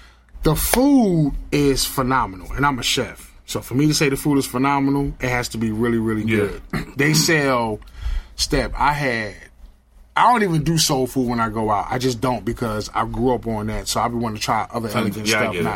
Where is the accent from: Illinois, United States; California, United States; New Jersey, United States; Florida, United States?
New Jersey, United States; And I'm from Jersey.